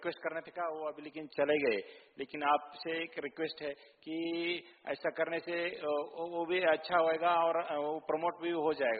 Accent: Belagavi, Karnataka, India; मैं कर्नाटक बेलगाम डिस्ट्रिक्ट से बिलोंग करता हूँ।

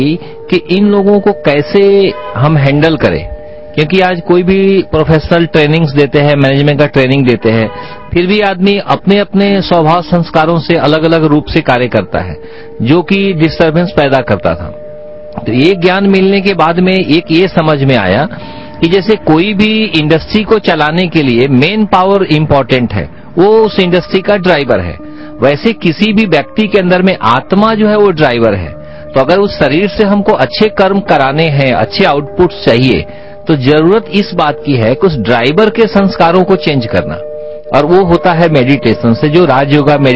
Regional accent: Bihar, India; now in Tarapur, India; ऐसे मेरा native place तो बिहार है, मैं बॉम्बे में तारापुर में रहता हूँ।

